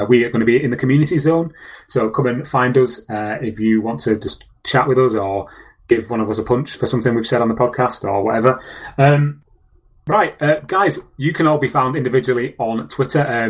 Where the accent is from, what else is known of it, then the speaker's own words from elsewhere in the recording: Manchester, North West England, United Kingdom; the northern powerhouse that is Manchester, my hometown, not the one that Caleb currently lives in.